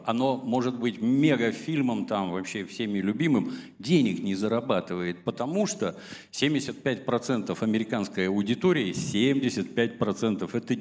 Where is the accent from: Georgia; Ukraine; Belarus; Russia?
Ukraine; born there; я родился на Украине очень давно, в 61-м году, годам к... Родился в военном городке.